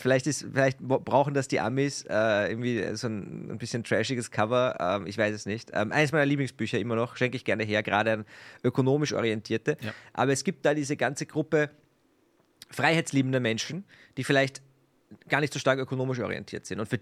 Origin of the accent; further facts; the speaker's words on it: Vienna, Austria; als Österreicher, ich meine, wir sitzen hier mitten in Wien, einen Steinwurf von der Nationalbank entfernt